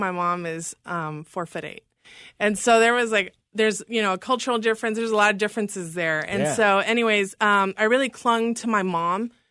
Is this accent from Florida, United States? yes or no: no; Oklahoma City, Oklahoma, United States; also born or lived in Fresno, California; So, I was born in Fresno, California. I lived there as a baby. I don't remember it. And then when I was, I think when I was about one, we moved over to Oklahoma City, believe it or not.